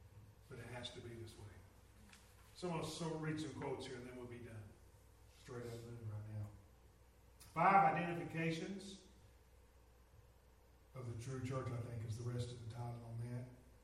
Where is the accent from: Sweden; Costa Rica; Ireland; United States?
United States; But I'd rather live here than anywhere that I know of because it's my home. I'm glad that I'm an American and thankful for it.